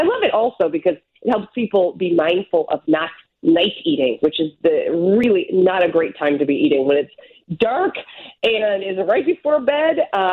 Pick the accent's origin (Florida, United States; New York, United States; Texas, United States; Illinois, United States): Illinois, United States; Chicago; I mean, as a Chicagoan, you know I love that stuff, too.